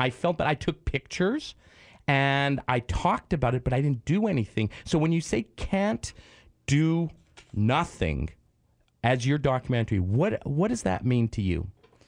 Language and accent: English; Canada; From Toronto. I'm Canadian.